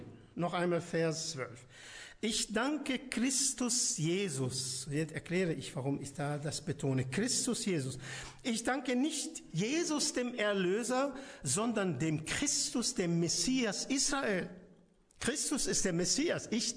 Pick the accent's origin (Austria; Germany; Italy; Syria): Syria; Damascus, Damascus Governorate; moved away; Das ist meine Geburtsstadt, Damaskus.